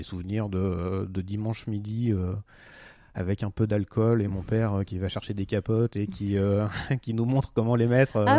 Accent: Normandy, France; Et j'ai grandi en Normandie.

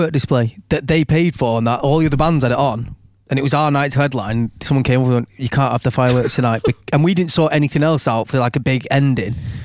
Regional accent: Stockport, North West England, United Kingdom; Yeah, but I think just the fact we say we're from Stockport is different, innit, really?

